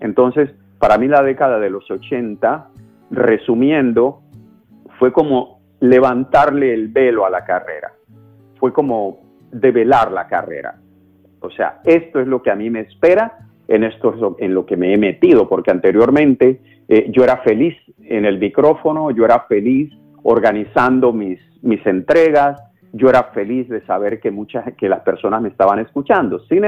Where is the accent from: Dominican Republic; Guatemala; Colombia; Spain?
Colombia; moved away as an adult; now in United States; así fue como salí de Colombia para Estados Unidos. Fue una decisión de 2 meses.